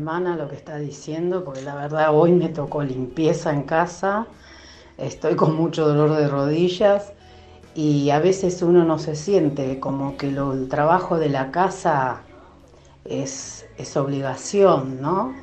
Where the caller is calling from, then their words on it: Buenos Aires, Argentina; de Buenos Aires.